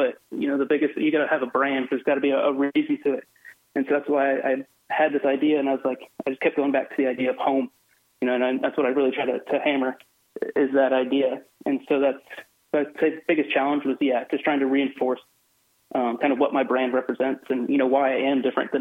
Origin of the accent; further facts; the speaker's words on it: Georgetown, South Carolina, United States; born there; I was born in Myrtle Beach, South Carolina, or just outside of there, Georgetown specifically. My dad was in the Coast Guard, so I moved around for probably the first 18-ish years of my life